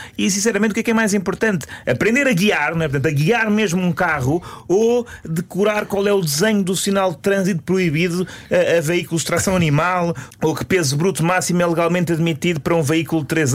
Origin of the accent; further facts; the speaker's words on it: Portugal; Somos portugueses, nós a conduzir somos irritadiços, amargurados, rancorosos.